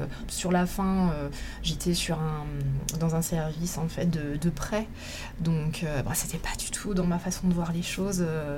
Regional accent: Mulhouse, Grand Est, France; born there; Je suis née à Mulhouse

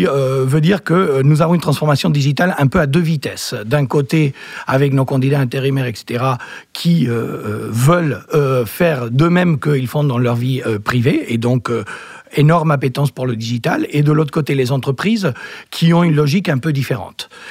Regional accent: Argentina; French is a second language; moved away as an adult; also born or lived in United States; Donc, comme tous les Argentins, je suis né en Argentine. Il y a quelques années, j'ai fait mes études et une grosse partie de ma carrière professionnelle en Argentine.

